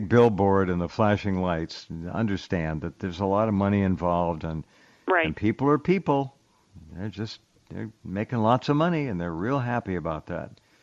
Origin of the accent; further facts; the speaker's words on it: Illinois, United States; I'm from Illinois, and our family fell victim to the jab.